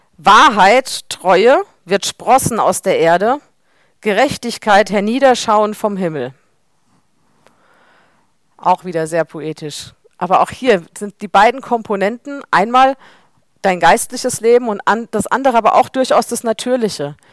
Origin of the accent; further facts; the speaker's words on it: Sensbachtal, Hesse, Germany; wir hatten mehrere Brände bei uns in Sensbachtal, weil es zu trocken war.